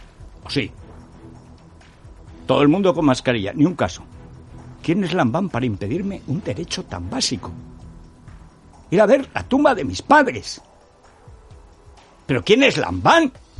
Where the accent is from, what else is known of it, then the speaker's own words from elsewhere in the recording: Aragon, Spain; Mi pueblo es el primer pueblo de Aragón. Se llega por el señorío de Molina, de Guadalajara. En mi pueblo no ha habido ningún caso este verano. Y tengo allí mi casa.